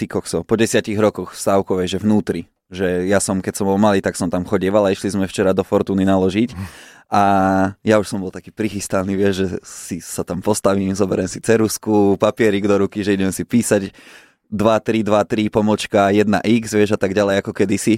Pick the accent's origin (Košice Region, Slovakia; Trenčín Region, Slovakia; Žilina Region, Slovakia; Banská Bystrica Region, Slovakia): Banská Bystrica Region, Slovakia; Kremnica; Som z Kremnice.